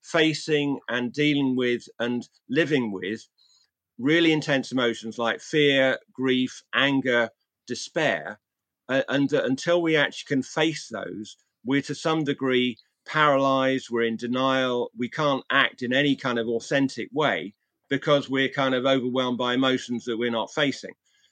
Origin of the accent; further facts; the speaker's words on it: England, United Kingdom; You know, I'm involved in a project in my hometown in England around food security.